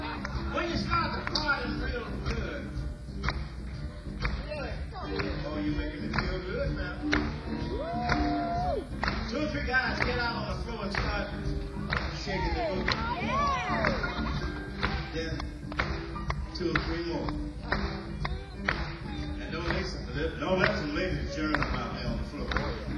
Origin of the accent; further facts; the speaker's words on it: Mississippi, United States; but I was born in Mississippi. Can you imagine, 73 years ago? When I was growing up in Mississippi, Mississippi was dry.